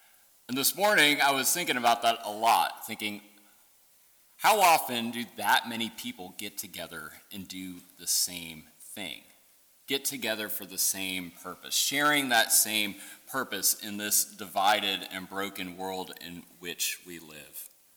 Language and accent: English; Michigan, United States; it was being held in my home state of Michigan, in Detroit.